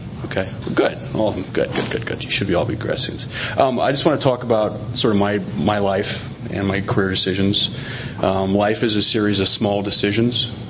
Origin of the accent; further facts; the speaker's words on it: Illinois, United States; moved away as an adult; I was born and raised in Illinois, small town. I wanted to get out, see the world. Moved to Missouri, took my undergrads there in botany.